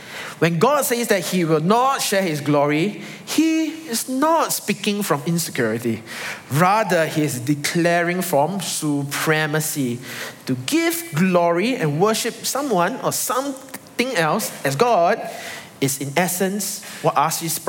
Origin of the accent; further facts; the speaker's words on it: Singapore; I simply cannot escape my upbringing and training as a Singaporean.